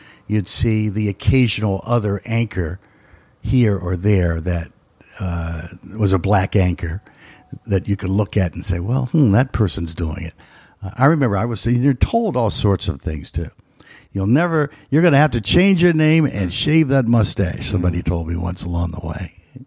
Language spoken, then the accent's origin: English; Philadelphia, Pennsylvania, United States; in the city where I grew up in West Philadelphia, in which was a vibrant place to grow up with a lot of support and people around.